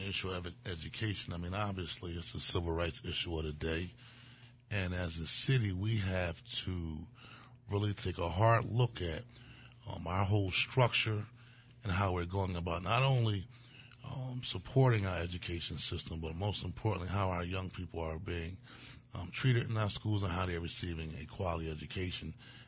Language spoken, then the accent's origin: English; Philadelphia, Pennsylvania, United States; I grew up in Point Breeze, South Philadelphia all my life.